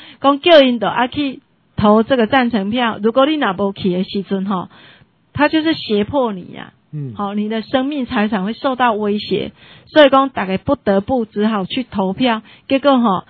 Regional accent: Taiwan; 我们台湾人

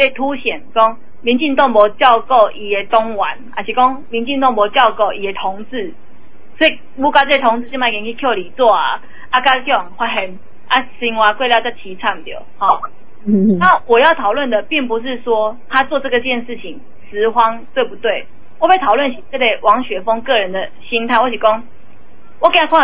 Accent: Taiwan; 咱身为台湾人

